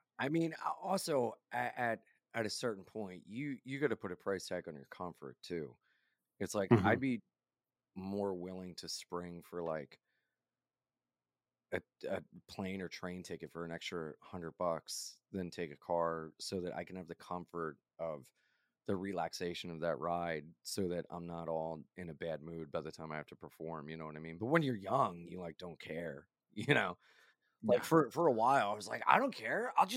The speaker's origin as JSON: {"language": "English", "region": "Delaware", "country": "United States", "said": "there was this local band in Delaware, because we're from Delaware."}